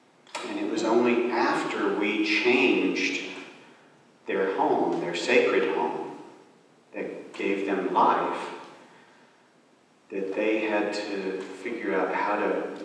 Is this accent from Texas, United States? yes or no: yes; Houston, Texas, United States; Growing up in Houston, Texas, the oil capital of the world